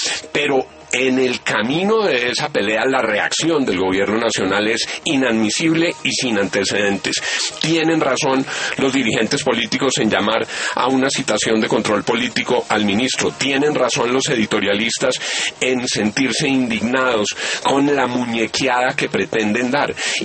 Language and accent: Spanish; Bogotá, Colombia; Lo que a mí más me duele como bogotano, lo que más me duele como colombiano